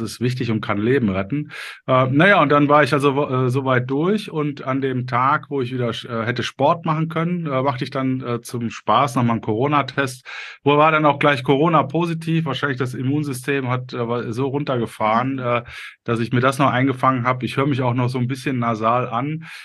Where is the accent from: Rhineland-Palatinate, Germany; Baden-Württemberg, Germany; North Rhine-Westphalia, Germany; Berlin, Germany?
North Rhine-Westphalia, Germany; Cologne; also ich habe das Buch veröffentlicht als Kölsche Jung am 11.11. um 19.11 Uhr, logisch.